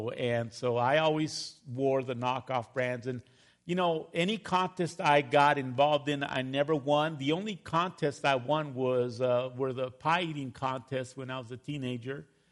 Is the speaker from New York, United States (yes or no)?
no; El Paso, Texas, United States; Understand that I was raised in El Paso, Texas. My family was not wealthy by any means. We lived under poverty level.